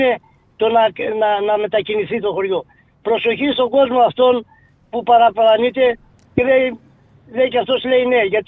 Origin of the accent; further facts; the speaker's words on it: Greece; also born or lived in Athens; Έφυγα από το χωριό μου στα 15 μου χρόνια. Ούτε 15 δεν ήμουν.